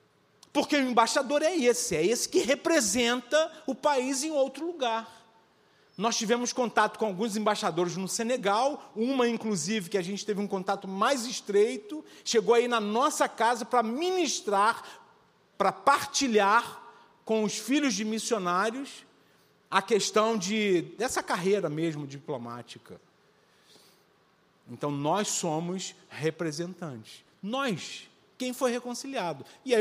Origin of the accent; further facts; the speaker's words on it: Rio de Janeiro, Brazil; Eu fui criado na Igreja Batista, lá em Marechal Hermes. Cresci lá.